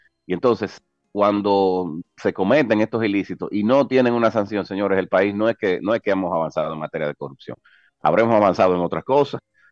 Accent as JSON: {"language": "Spanish", "country": "Dominican Republic", "said": "yo como ciudadano y como dominicano, hijo de Duarte, que nos dejó esta patria"}